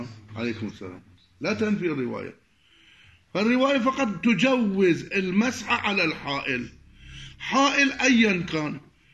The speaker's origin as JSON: {"language": "Arabic", "country": "Iraq", "said": "مثل ما يقولون عندنا في العراق"}